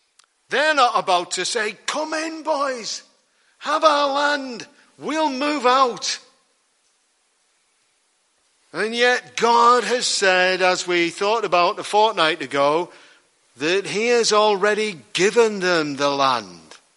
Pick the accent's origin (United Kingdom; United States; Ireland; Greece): United Kingdom; Liverpool, North West England; I'm originally from Liverpool.